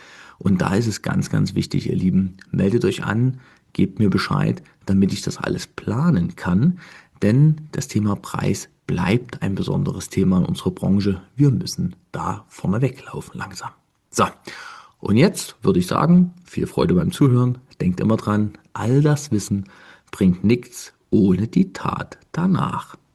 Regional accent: East Germany, Germany; ich bin ja tief aus dem Osten.

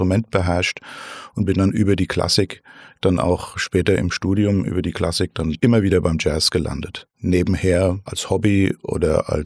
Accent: Lorch, Hesse, Germany; Ja, und ich komme ursprünglich aus Lorch.

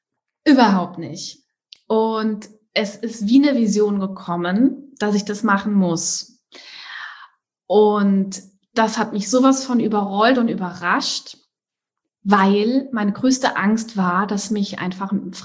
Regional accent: Trier, Rhineland-Palatinate, Germany; now in Hamburg, Germany; ich komme eigentlich aus Trier, südwestlich neben Luxemburg. Bin da nach Hamburg gezogen

